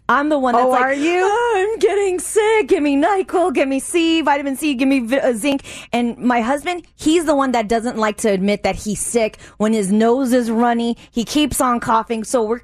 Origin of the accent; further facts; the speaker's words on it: San Diego, California, United States; now in Las Vegas, United States; I do say I'm from San Diego, but I do live in Vegas.